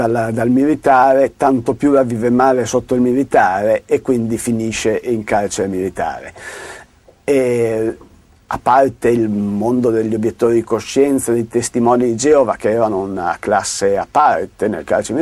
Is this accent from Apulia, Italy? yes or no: no; Bologna, Emilia-Romagna, Italy; born there; sono nato a Bologna purtroppo 55 anni fa